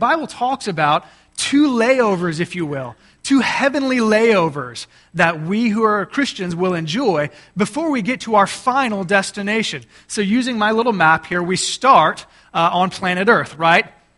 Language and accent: English; Texas, United States; I had the great privilege of traveling to my home state of Texas